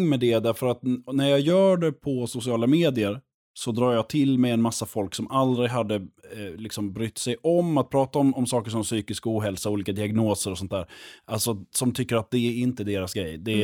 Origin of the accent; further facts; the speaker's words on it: Lund, Skåne, Sweden; accent: Skåne; Så jag kommer från Lund från början. Så att jag kommer från Skåne och det hörs ibland på min dialekt och jag tror att den håller på att utvecklas ännu mer tillbaka.